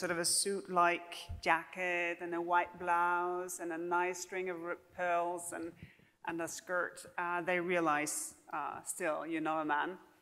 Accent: Denmark; English is a second language; the tradition in my home country, Denmark

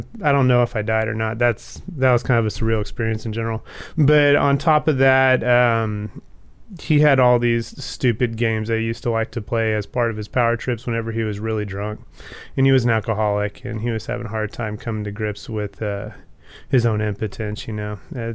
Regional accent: Texas, United States; Sorry, I'm from Texas.

